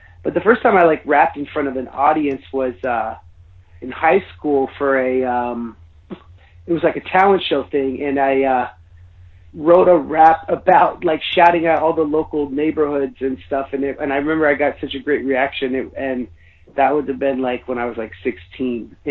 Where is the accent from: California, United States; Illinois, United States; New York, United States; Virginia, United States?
California, United States; Oakland; I like growing up in the Bay Area in Oakland